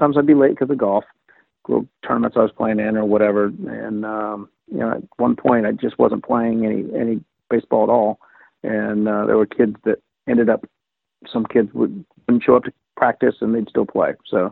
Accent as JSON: {"language": "English", "town": "Las Vegas", "region": "Nevada", "country": "United States", "tie": "born or raised there", "said": "Well, yeah, growing up in Las Vegas, I played, I played all the sports as a kid."}